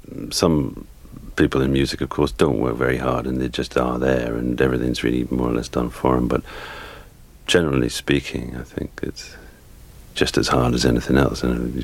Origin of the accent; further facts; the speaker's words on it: Newcastle upon Tyne, North East England, United Kingdom; also born or lived in Glasgow; Yeah, well, I was born in Glasgow, but when I was about 6 or 7, I moved to Newcastle-on-Tyne, which is a northeast, like the people from the northeast, people from Newcastle are called Geordies, and that's really what I consider myself to be, from the northeast.